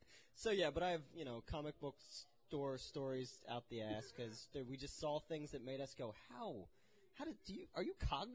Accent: Virginia, United States; We're from Virginia, though.

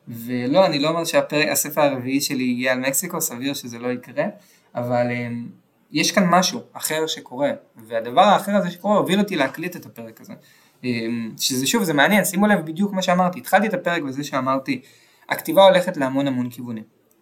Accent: Tel Aviv, Tel Aviv District, Israel; כי בזכות זה שגדלתי בתל אביב, הייתה לי את היכולת להכיר את האנשים האלה בגיל המסוים הזה

